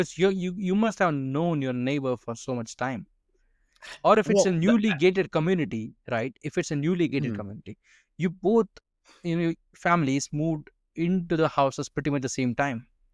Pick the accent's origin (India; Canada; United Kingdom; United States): India; when I say I'm from India and they say, your country is very colorful, that's when I know they're bullshitting.